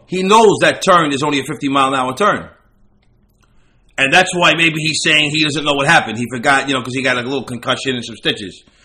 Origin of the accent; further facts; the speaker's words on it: Forest Hills, New York, United States; first of all people from Forest Hills are not bad. Like, I'm from Forest Hills.